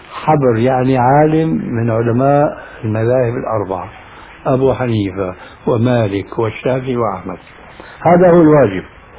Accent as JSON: {"language": "Arabic", "country": "Syria", "tie": "born or raised there", "said": "أنا نشأت حنفي المذهب في سوريا من أب حنفي وعالم جليل كمتبع للمذهب"}